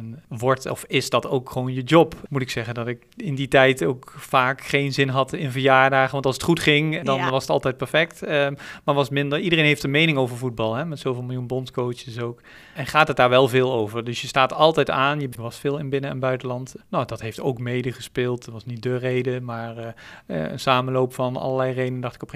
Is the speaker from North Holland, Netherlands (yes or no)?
no; Nijmegen, Gelderland, Netherlands; ik kom uit Nijmegen.